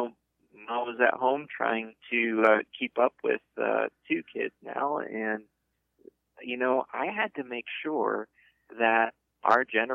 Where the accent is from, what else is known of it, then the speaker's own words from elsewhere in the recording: Ohio, United States; in where I grew up in Ohio, 33 inches of snow is just a dusting.